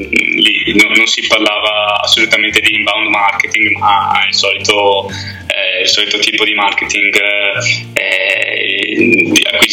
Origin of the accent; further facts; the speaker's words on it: Veneto, Italy; confine tra la provincia di Vicenza e la provincia di Verona, quindi sono proprio lì, però appunto sono vicentino al 100%, per cui siamo lì. Terra del vino.